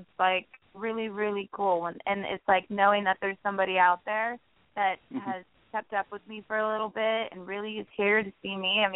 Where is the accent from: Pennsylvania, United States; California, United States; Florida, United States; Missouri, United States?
Pennsylvania, United States; Williamsport; it was in the special place that I grew up with in Williamsport. It was the Williamsport Community Arts Center.